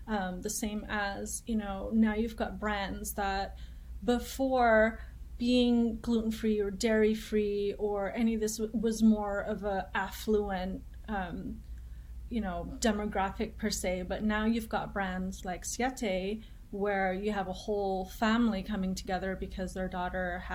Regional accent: Indonesia; I grew up in Indonesia.

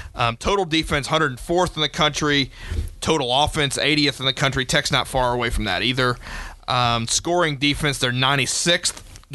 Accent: Louisiana, United States; Probably because I'm from Louisiana. We talk slow.

